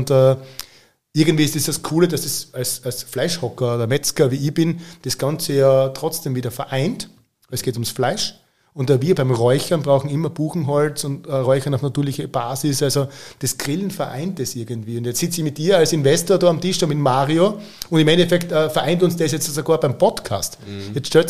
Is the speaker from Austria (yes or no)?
yes; Styria, Austria